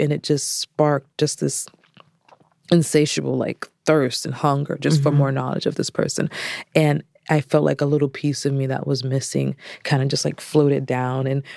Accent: Orlando, Florida, United States; I'm from Orlando, Florida.

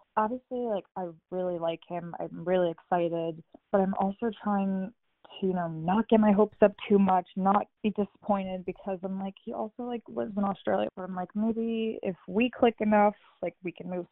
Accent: New York, United States; I'm from New York.

